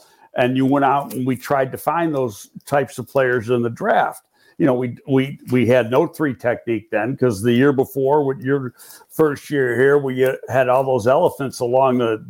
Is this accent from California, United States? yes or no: no; Buffalo, New York, United States; You know, Reuben Brown, I had known because I'm from Buffalo.